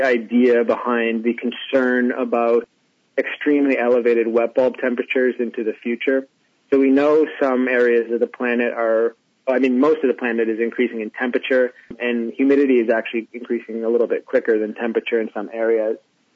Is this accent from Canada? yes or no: yes; Canada; So, I'm Canadian, and the thing with heat in Canada is it doesn't get quite so hot.